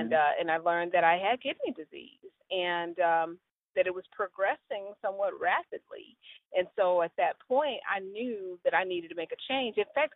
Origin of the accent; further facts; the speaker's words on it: Dallas, Texas, United States; I am from Dallas, Texas, and I've spent the last 20 years traveling the globe